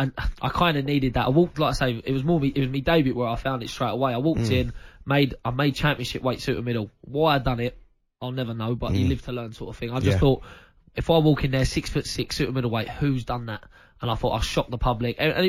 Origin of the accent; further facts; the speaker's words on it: Takeley, East of England, United Kingdom; We're from Stansted Airport, so he'd drive me down to Bethnal Green.